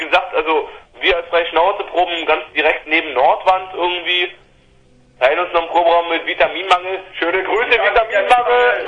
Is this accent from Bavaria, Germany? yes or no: no; Berlin, Germany; ich bin da noch in Marzahn aufgewachsen, in diesem Drecks-Nazi-Plattenghetto